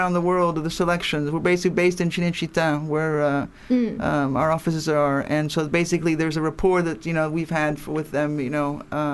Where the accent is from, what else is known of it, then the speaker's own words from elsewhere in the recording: Los Angeles, California, United States; born there; I was born in Los Angeles. My father was Italian, but my mother's American